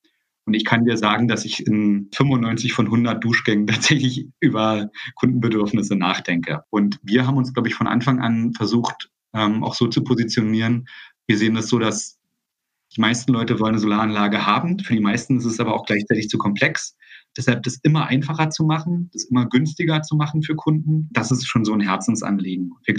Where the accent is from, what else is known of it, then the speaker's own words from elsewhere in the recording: East Germany, Germany; Ich komme ja aus der DDR